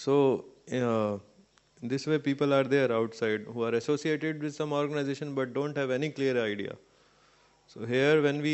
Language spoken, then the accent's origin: English; Gurgaon, Haryana, India; Like before coming to this organization ISKCON, I was somewhere connected in my hometown, Gurgaon.